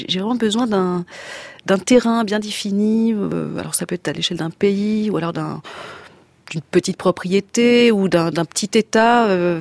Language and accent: French; Belgium; c'est parce qu'il se trouvait qu'elle était morte dans un couvent belge et que je suis belge